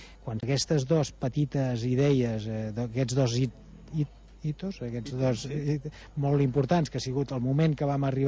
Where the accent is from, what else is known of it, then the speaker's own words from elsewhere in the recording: Vilanova i la Geltrú, Catalonia, Spain; now in Arenys de Mar, Spain; El meu pare va arribar a Arenys perquè som de Vilanova, he nascut jo també a Vilanova, el meu pare mitja vida allà i mitja a Arenys, l'any 69.